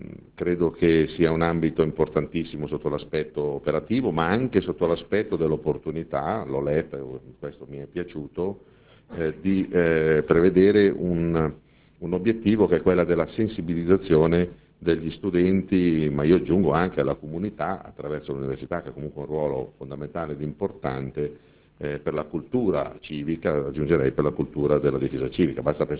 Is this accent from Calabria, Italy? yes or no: no; Piedmont, Italy; d'altronde siamo piemontesi